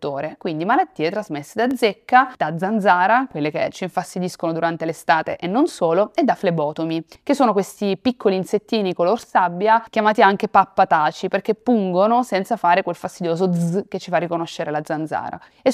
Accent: Vernole, Apulia, Italy; now in Bologna, Italy; ho 31 anni, sono nata e cresciuta a Vernole, un piccolo paesino in provincia di Lecce, quindi sud della Puglia, ma vivo a Bologna ormai da 12 anni.

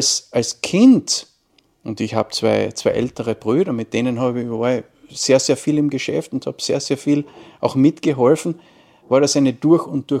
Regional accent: Wolfsberg, Carinthia, Austria; ich bin Kärntner, ich komme aus dem schönen Wolfsberg, das man wahrscheinlich am ersten durch die Fußballmannschaft, den WRC kennt. Also ist genau zwischen Klagenfurt und Graz gelegen.

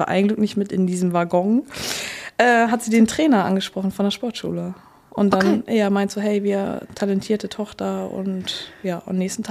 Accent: Northern Germany, Germany; ich komme aus Norddeutschland.

